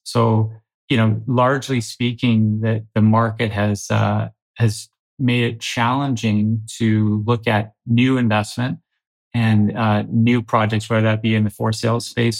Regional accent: Kelowna, British Columbia, Canada; born and raised in Kelowna, and love being able to do what we do here in this amazing city

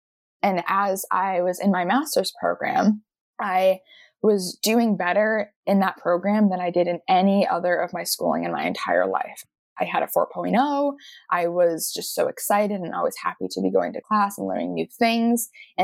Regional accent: Massachusetts, United States; actually in my hometown of Massachusetts, one of my best friends was working at a mental health center for youth

